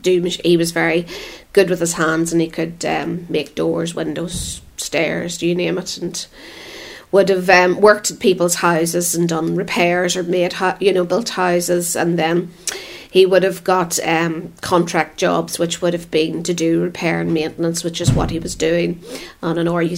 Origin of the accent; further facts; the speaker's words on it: Churchill, Northern Ireland, United Kingdom; I was brought up in Churchill, which is about 7-8 miles from where I live now. And I would have always lived there until I got married.